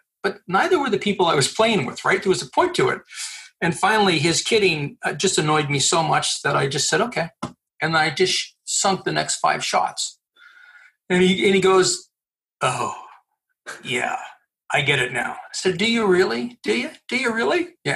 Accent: Quebec City, Quebec, Canada; also born or lived in Montreal; now in Gatineau, Canada; I still live in Quebec. I was born in Quebec City, lived in Montreal, and now live in the Quebec side of Ottawa.

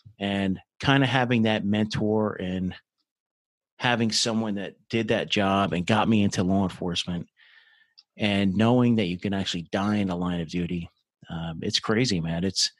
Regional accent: New Jersey, United States; You know, I'm a kid from New Jersey, and the closest I came to California was spring break once.

